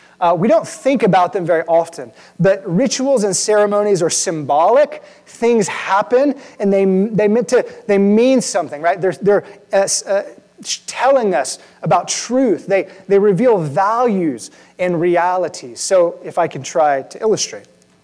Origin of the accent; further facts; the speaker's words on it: Texas, United States; I grew up in South Texas in a largely Hispanic culture.